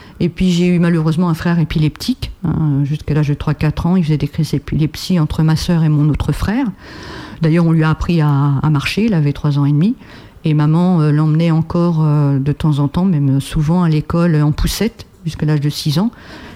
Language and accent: French; Kabylie, Algeria; Mes origines, je le dis, je suis Kabyle. Mon père était de Kabylie et maman était parisienne.